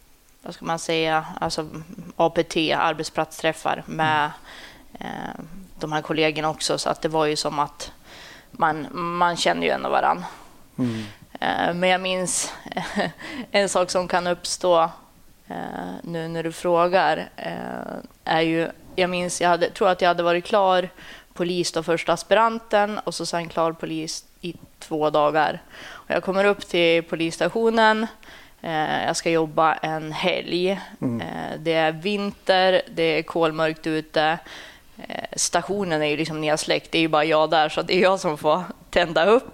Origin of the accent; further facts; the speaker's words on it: Sundsvall, Västernorrland County, Sweden; Jag är uppvuxen i Sundsvall.